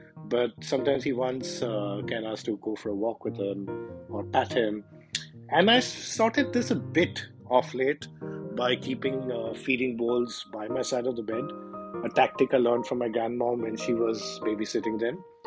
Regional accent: India; But come on, we are Indian parents. How can we not overfeed our babies?

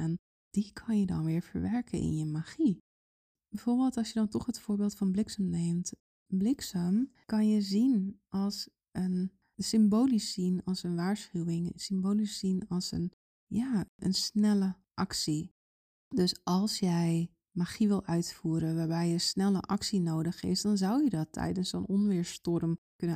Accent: Netherlands; ik ben een Nederlander. Ik ben hier opgegroeid, ik ben hier niet geboren, maar wel opgegroeid. Mijn ouders zijn gewoon Nederlands

